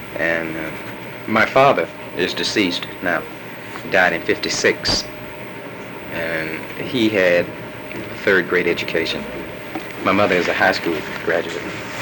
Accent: Birmingham, Alabama, United States; I grew up in Pratt City.

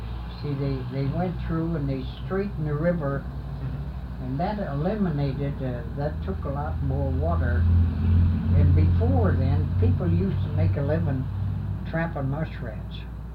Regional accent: Chicago, Illinois, United States; born there; Oh, yes, I was born in Chicago.

